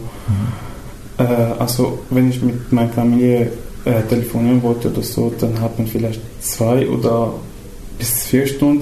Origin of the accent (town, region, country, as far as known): Daraa, Daraa Governorate, Syria; German is a second language; also born or lived in Damascus